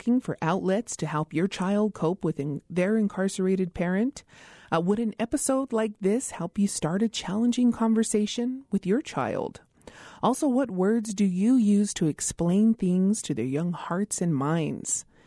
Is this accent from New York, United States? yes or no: no; Isleta Pueblo, New Mexico, United States; from Isleta Pueblo.